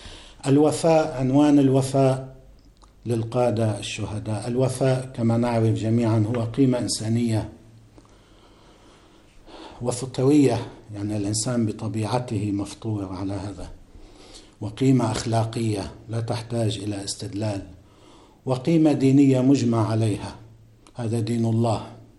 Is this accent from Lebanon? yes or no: yes; Lebanon; أيضا عندنا في لبنان وبهذه الكورونا وبلائها فقدنا أخا عزيزا